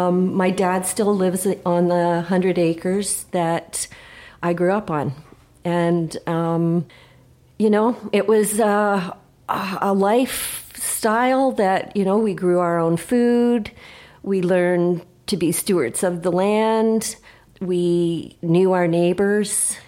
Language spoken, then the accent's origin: English; Ontario, Canada; also born or lived in Calgary; now in Armstrong, Canada; I was born and raised in Ontario. I went to the University of Toronto, graduated in 1980, moved to Calgary, lived there for about